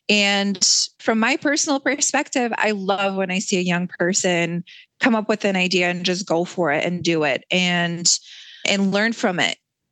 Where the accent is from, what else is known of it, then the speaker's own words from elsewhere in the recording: Minnesota, United States; I grew up in Minnesota in many ways. It is my home now and has been for many, many years.